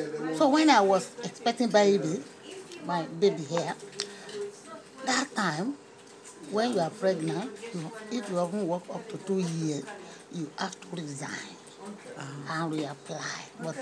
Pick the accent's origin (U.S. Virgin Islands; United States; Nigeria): Nigeria; moved away; I came from Nigeria.